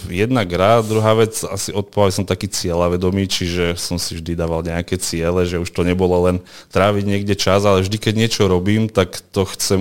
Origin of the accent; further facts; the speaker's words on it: Štrba, Prešov Region, Slovakia; Áno, pochádzam zo Štrby